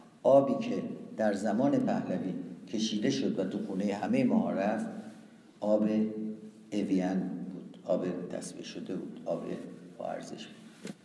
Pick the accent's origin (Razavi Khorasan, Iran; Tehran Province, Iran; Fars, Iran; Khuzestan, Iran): Tehran Province, Iran; Tehran; moved away; من در امیریه به دنیا آمدم، کوچه شیبانی.